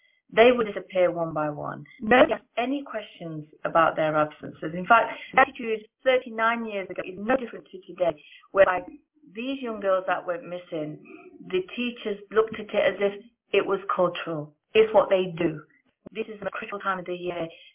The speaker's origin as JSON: {"language": "English", "region": "England", "country": "United Kingdom", "tie": "born or raised there", "said": "I was born in England. I'm one of seven sisters and I have one brother. And England is my home. I don't know any country bar England. My parents were Indian Sikh."}